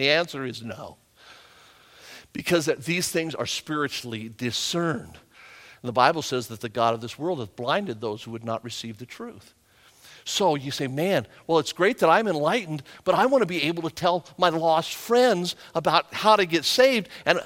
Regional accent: England, United Kingdom; My dad was Lebanese, spoke 8 different languages. I am English and I only speak one language.

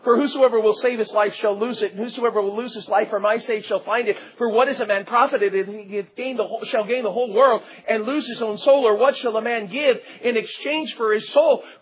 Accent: Florida, United States; Growing up, I grew up in South Florida.

